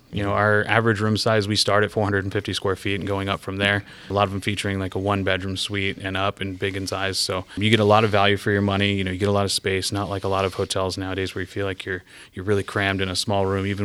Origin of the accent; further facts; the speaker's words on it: San Diego, California, United States; now in Paso Robles, United States; I'm born and raised in San Diego, relocated to a couple different cities and states since then.